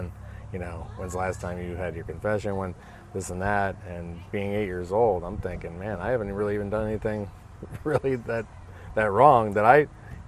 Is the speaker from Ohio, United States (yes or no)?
yes; Ohio, United States; moved away; my parents moved to Tampa. I was in Ohio when I was raised Catholic.